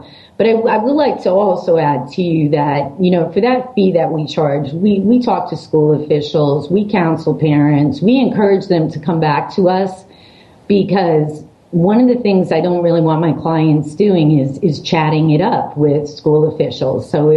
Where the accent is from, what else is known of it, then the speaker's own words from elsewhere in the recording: Brooklyn, New York, United States; I am from Brooklyn and I am mad, and.